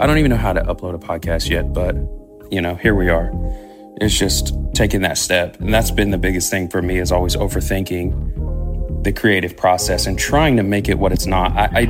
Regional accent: Charleston, West Virginia, United States; accent: country; I grew up in Charleston, West Virginia, super country there. Some would call us hillbillies. And you can hear by my accent

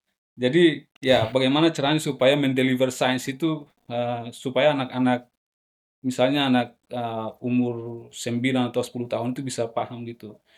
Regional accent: Maluku, Indonesia; Saya kan berasal dari Maluku.

